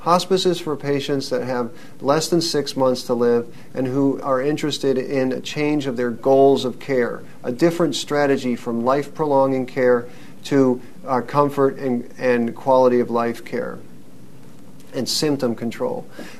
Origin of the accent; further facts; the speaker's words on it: Louisville, Kentucky, United States; from the University of Louisville, which is my hometown